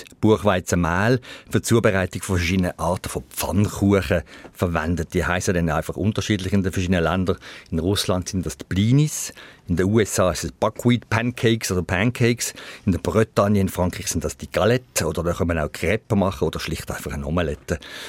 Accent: Switzerland

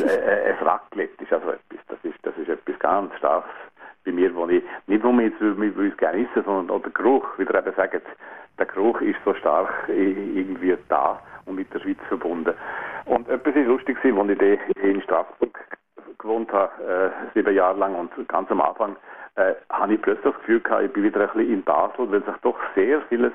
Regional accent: Tyrol, Austria; Meine Heimat, wenn überhaupt irgendetwas, ist Tirol, weil ich dort aufgewachsen bin und nicht Österreich

